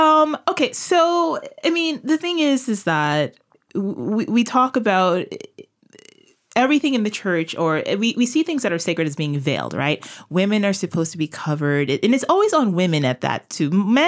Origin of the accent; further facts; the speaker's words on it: Brooklyn, New York, United States; And me growing up in Brooklyn and in a parish that was largely Italian and Irish